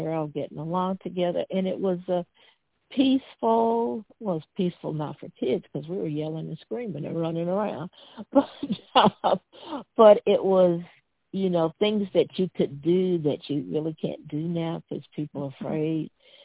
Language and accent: English; Columbia, South Carolina, United States; I'm from Columbia. I was born at Fort Jackson.